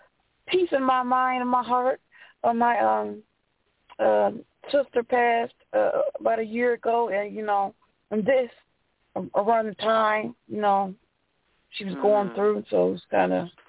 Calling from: Ohio, United States; I'm calling from Ohio.

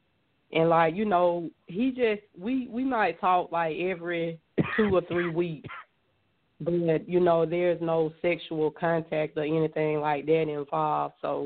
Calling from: Georgia, United States; I'm calling from Georgia.

